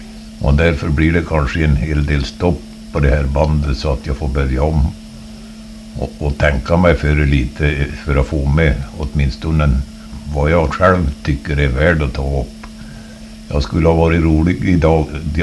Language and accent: Swedish; Finnskoga, Värmland, Sweden; Jag föddes i Rådlesbråten i norra Finnskoga den 17 januari 1922. Vi bodde då i ett litet torp som hette Linsta